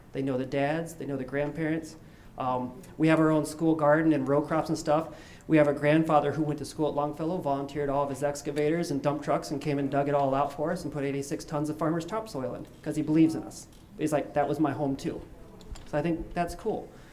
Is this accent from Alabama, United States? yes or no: yes; Alabama, United States; I'm from Alabama, by the way. Roll Tide.